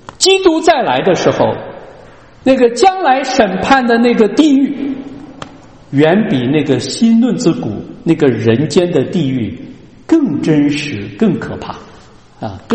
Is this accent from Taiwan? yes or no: no; China; 不像我们中国人说啊，这个人死如灯灭，死了就什么都没有了啊